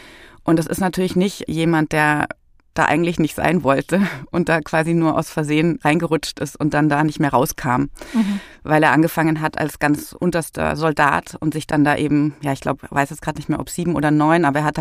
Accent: Bavaria, Germany; ich bin ja aus Bayern, mein Großvater aus der Oberpfalz.

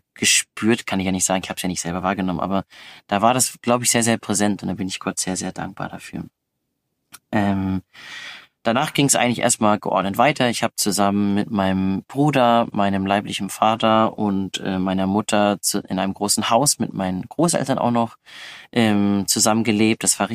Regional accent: Mecklenburg-Vorpommern, Germany; born there; Ich bin geboren in Mecklenburg-Vorpommern, für mich immer noch eins der schönsten Bundesländer

